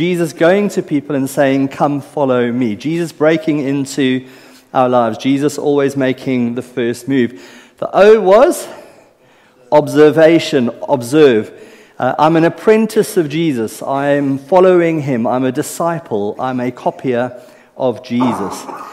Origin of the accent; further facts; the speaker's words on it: South Africa; born there; I was born in South Africa. We call our mothers Mom, M-O-M.